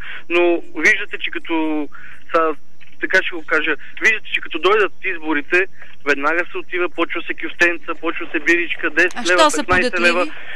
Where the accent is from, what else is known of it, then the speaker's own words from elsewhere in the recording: Mirovyane, Sofia City, Bulgaria; В София, в София. От Мировяне съм аз.